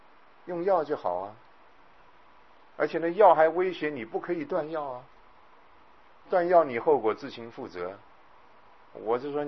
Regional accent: China; 其实心理智商这件事情呢，我们中国人有没有啊？有啊。

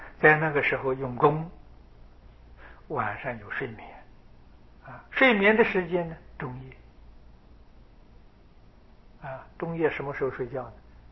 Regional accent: China; 所以我们中国人叫做小时啊

